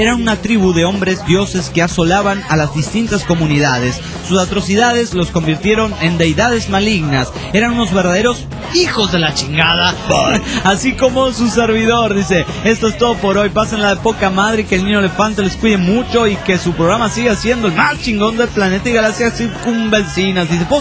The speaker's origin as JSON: {"language": "Spanish", "town": "León", "region": "Guanajuato", "country": "Mexico", "said": "soy de León, Guanajuato, la ciudad zapatera."}